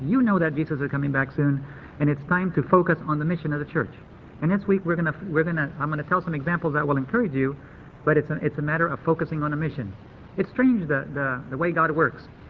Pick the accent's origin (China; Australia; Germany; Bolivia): Bolivia; I grew up with her in Bolivia.